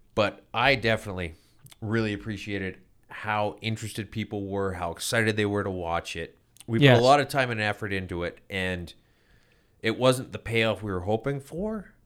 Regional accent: Canada; I'm from Canada, where we have our choices of Air Canada and WestJet.

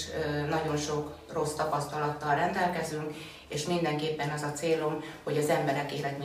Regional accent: Csorna, Győr-Moson-Sopron, Hungary; born there; Csornán születtem, egy leányom

